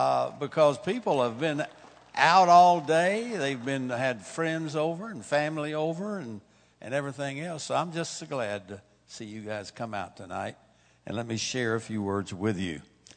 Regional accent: Texas, United States; And I am a Texan. I was born and raised in Texas.

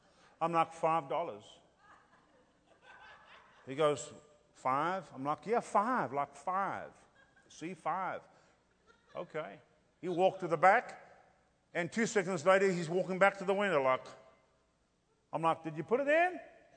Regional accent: South Africa; now in United States; See, so we come from South Africa with all that stuff going on. Then we get thrown here into America

